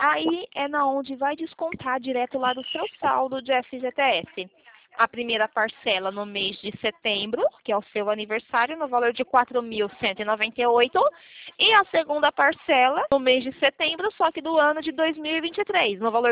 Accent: São Paulo, Brazil; sou daqui de São Paulo.

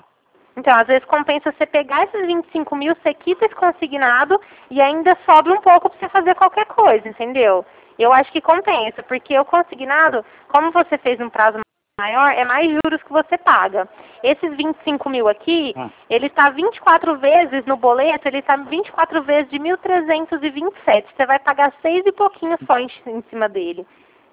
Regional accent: Ribeirão Preto, São Paulo, Brazil; Eu sou de Ribeirão Preto.

